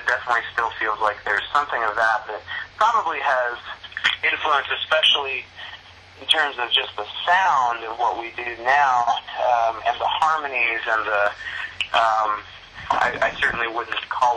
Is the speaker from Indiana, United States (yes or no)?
yes; Bean Blossom, Indiana, United States; Yeah, I was born in Columbus, Indiana, technically, but lived in Bean Blossom, Indiana, in Brown County for my first 10 years. I still have family down there.